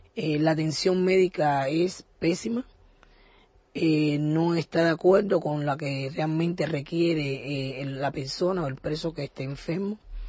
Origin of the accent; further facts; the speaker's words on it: Cuba; Porque todos somos cubanos y tenemos derecho